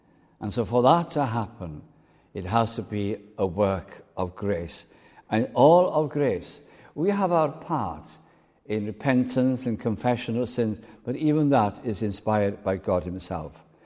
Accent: Wales, United Kingdom; also born or lived in Lancashire; where I was brought up in North Wales and then in Lancashire

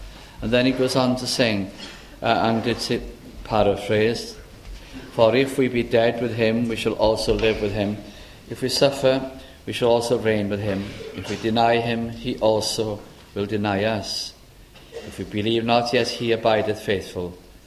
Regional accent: North West England, United Kingdom; it was in my own church where I was brought up in Lancashire.

